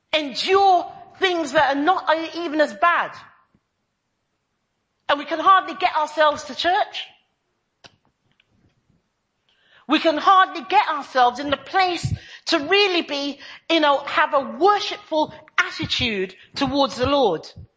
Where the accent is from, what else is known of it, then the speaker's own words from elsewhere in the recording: East of England, United Kingdom; I grew up in Bedfordshire, as I've said to you before, on many occasions.